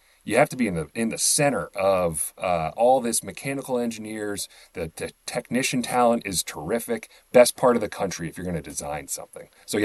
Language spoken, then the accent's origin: English; New York, United States; I'm an East Coast guy, I'm from the New York area.